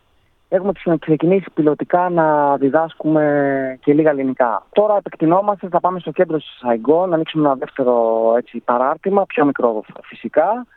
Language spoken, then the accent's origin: Greek; Athens, Attica, Greece; now in Vietnam; Μένω Αθήνα, κατάγομαι από την Κρήτη. Μεγάλωσα στην Αθήνα, γεννήθηκα στην Αθήνα, αλλά κατάγομαι από την Κρήτη.